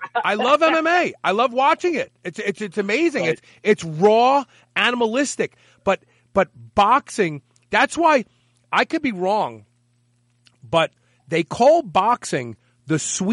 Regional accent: Bed-Stuy, New York, United States; and I grew up in Bed-Stuy, which was a rough neighborhood

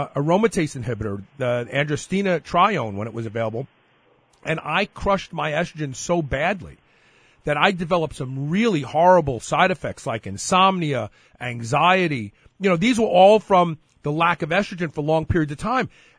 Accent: New York, United States; You know what? I grew up in New York.

